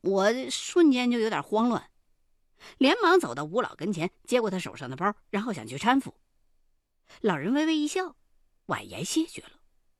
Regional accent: Chongqing, China; 我身为一个重庆人

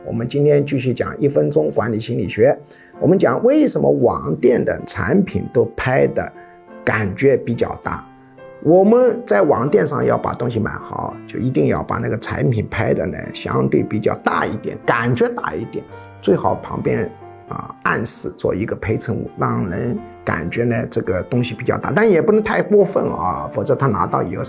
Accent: China; 这是我们中国人独有的一种消费心理

